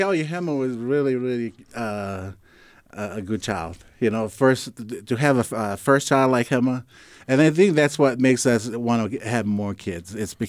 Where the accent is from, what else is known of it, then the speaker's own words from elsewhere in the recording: Tonga; now in Hawaii, United States; And then that's how we ended up in Hawaii.